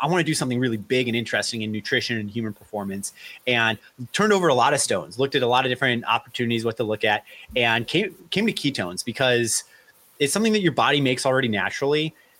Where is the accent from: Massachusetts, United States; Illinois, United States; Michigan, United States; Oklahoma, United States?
Illinois, United States; Chicago; I was that kid and growing up in Chicago at age 15, like selling glow sticks at the Taste of Chicago